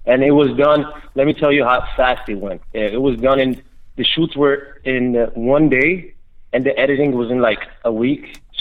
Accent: Glendale, California, United States; But I was from Glendale, but I got introduced to them by another friend.

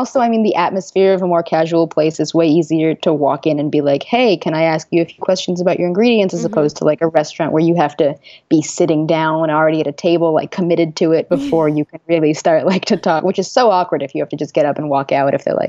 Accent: New York City, New York, United States; Yeah, I'm from New York City originally. I grew up uptown

